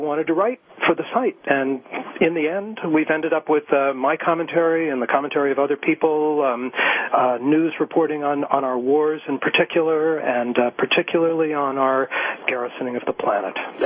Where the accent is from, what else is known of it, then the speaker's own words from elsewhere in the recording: New York, United States; I mean, I read the New York Times, my hometown paper, every day.